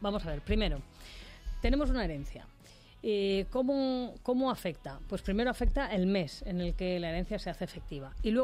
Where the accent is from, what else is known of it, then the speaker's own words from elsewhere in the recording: Madrid, Community of Madrid, Spain; los que nos gusta esquiar y somos de Madrid